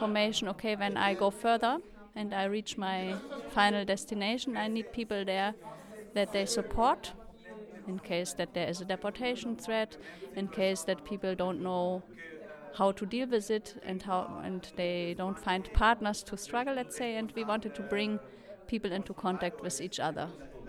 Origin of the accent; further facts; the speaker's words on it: Germany; English is a second language; Me, I'm coming from Germany